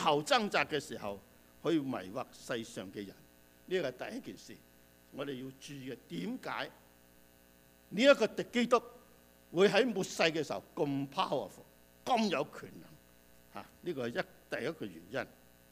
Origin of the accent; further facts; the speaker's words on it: Canada; 我们加拿大人都周身债